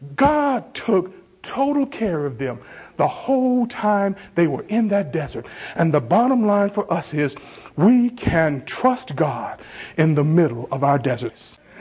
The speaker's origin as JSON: {"language": "English", "region": "the South", "country": "United States", "tie": "born or raised there", "said": "As I said, I grew up in the South. I grew up in the South in the days before everybody had air conditioning."}